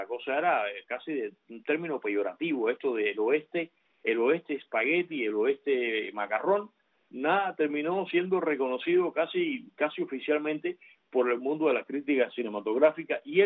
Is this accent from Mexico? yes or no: no; Cuba; porque yo vengo de Cuba, en que todo es político